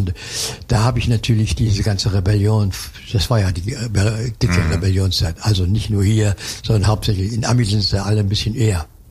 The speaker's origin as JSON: {"language": "German", "town": "Dippoldiswalde", "region": "Saxony", "country": "Germany", "said": "Ich komme aus dem Erzgebirge, aus Dippoldiswalde."}